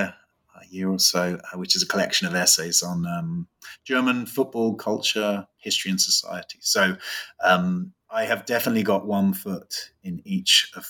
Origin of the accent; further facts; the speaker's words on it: England, United Kingdom; That's right. I'm good. I'm going to be. I'll have two different hats on when the two teams play.